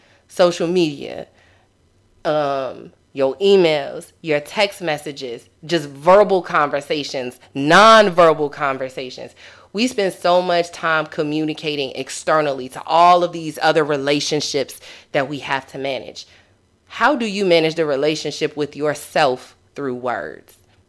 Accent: Chicago, Illinois, United States; There was a study in my hometown, Chicago.

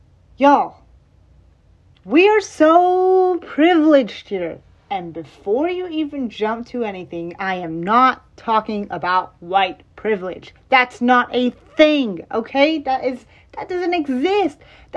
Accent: Iran; I am from Iran, and that doesn't happen there, okay?

